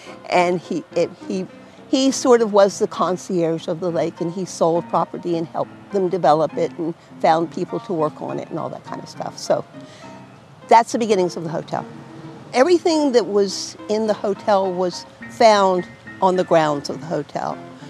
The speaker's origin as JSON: {"language": "English", "region": "Delaware", "country": "United States", "said": "I'm a preservationist and I'm from Delaware, but I was with a friend that was looking to buy a place"}